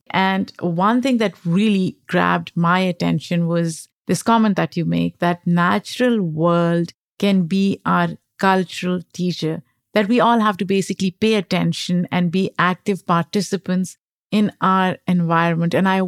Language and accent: English; Lahore, Punjab, Pakistan; I grew up in Lahore, and I can give you an example of that. It's a very crowded place. There's a lot of hustle and bustle.